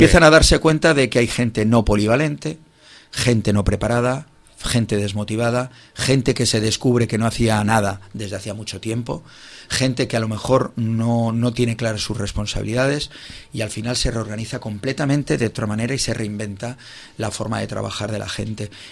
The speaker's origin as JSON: {"language": "Spanish", "region": "Catalonia", "country": "Spain", "said": "Bueno, pues obviamente somos españoles y catalanes y al final esperamos al último día."}